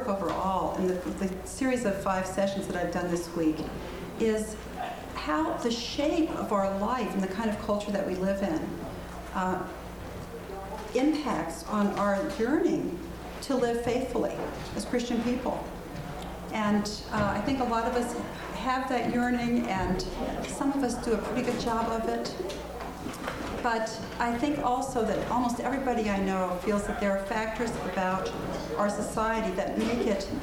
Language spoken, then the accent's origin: English; Valparaiso, Indiana, United States; I come here from Valparaiso, Indiana.